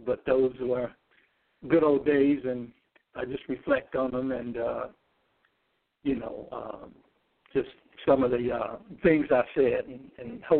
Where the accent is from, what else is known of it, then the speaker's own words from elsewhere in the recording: Gary, Indiana, United States; since I'm from Gary, Indiana, my hometown